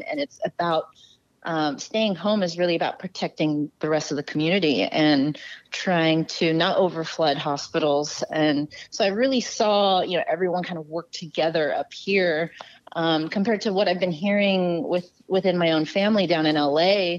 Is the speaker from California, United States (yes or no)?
yes; Los Angeles, California, United States; now in San Francisco, United States; I am. Yeah, I live up here, but I grew up in Los Angeles, so I kind of spend my time between both cities.